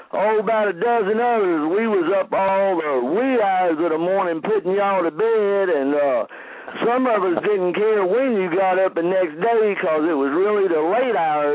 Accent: Roanoke, Virginia, United States; also born or lived in San Diego; I was born in San Diego, but I grew up here in Virginia, around the surrendering grounds down in Appomattox and Lynchburg. But I lived in Roanoke most of my life

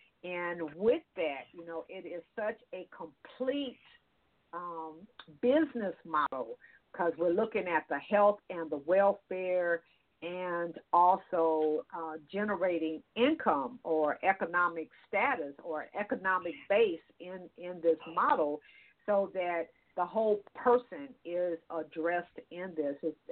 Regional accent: Watts, California, United States; And so I'm from California. I'm from Southern, though. I'm from Watts, California.

